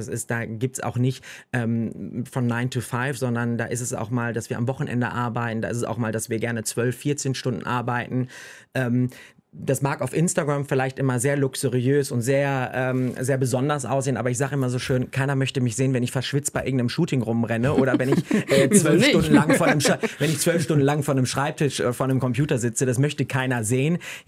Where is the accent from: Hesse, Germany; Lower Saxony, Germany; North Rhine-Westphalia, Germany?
North Rhine-Westphalia, Germany; weil ich komme aus dem Rheinland, aus dem Ruhrgebiet, da war das so üblich.